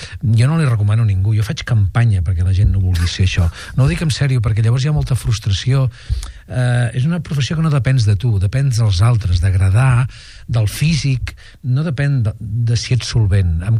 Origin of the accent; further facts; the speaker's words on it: Sabadell, Catalonia, Spain; jo soc de Sabadell